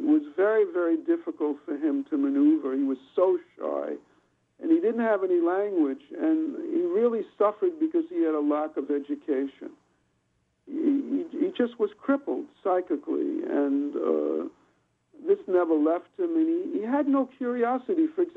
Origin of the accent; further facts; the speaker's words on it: Bronx, New York, United States; For example, when I grew up in the Bronx and stood on the Grand Concourse at 161st Street, I could see right into the bowl of Yankee Stadium